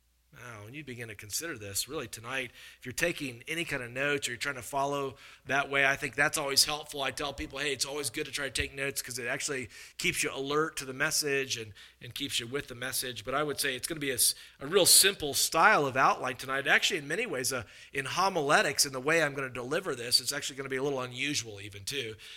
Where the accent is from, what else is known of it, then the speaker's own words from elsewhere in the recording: Simpsonville, South Carolina, United States; also born or lived in Malden; And I grew up in Simpsonville and Malden, right there in Greenville.